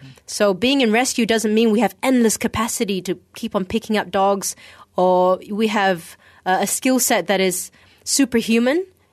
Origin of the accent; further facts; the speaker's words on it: Malaysia; I was brought up in Malaysia